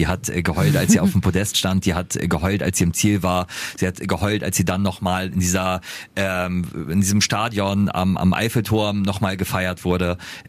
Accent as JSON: {"language": "German", "town": "Lunestedt", "region": "Lower Saxony", "country": "Germany", "tie": "born or raised there", "said": "aus Lunestedt, aus meiner alten Heimat"}